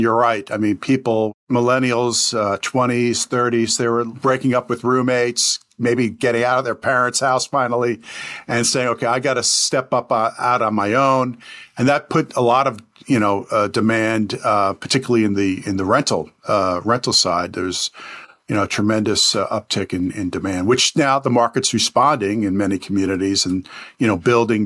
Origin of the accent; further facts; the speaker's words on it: New York City, New York, United States; now in Washington, United States; if you live like me in D.C. and I come from New York City